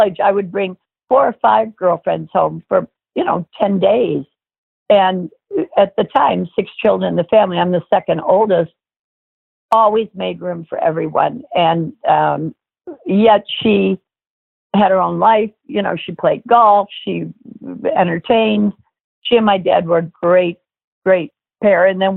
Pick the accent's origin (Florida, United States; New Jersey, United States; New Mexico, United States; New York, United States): Florida, United States; Miami Beach; I mean, growing up in Miami Beach, we had people come to visit us all the time.